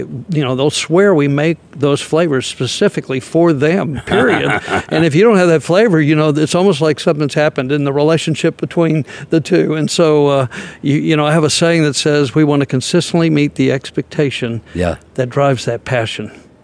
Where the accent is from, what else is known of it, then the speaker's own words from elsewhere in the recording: San Antonio, Texas, United States; I grew up in San Antonio.